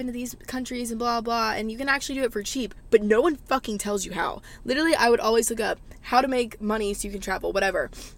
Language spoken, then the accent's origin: English; the South, United States; Growing up in the South, I feel like I've learned so much, and friends and family are so big to me.